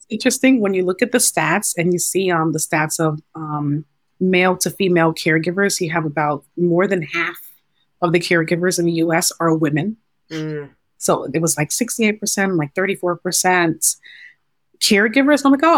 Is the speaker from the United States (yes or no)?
no; Ghana; I am the only girl in my family. I'm Ghanaian.